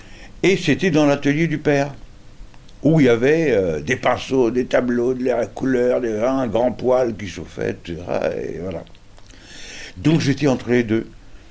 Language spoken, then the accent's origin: French; Paris, Île-de-France, France; moi je suis un Parigot